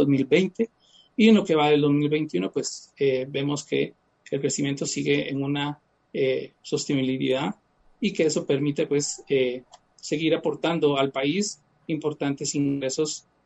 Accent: Guatemala; nosotros como guatemaltecos y centroamericanos

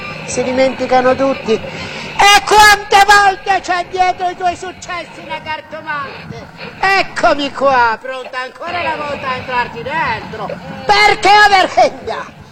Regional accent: Rome, Lazio, Italy; perché io sono romana e vengo qui a fare dirette.

